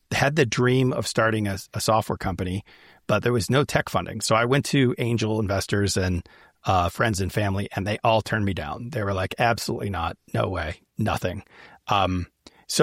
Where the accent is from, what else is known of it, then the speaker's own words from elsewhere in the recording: Detroit, Michigan, United States; also born or lived in Boston; And so I started in the north. I grew up in Detroit. You know, that's where I got all the manufacturing experience. And then went to school out east in Boston